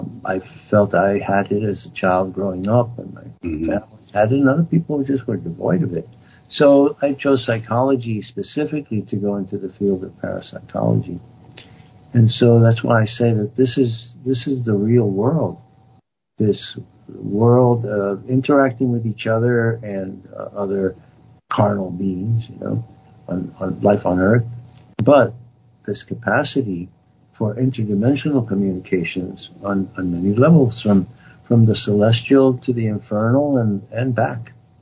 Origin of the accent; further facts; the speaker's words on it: New York, United States; one of the blessings I've had is growing up in New York, you know, and understanding body language.